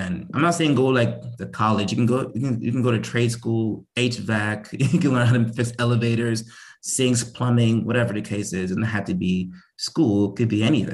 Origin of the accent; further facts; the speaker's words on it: Nigeria; I was also born poor. I'm also Nigerian myself. I was raised in Nigeria.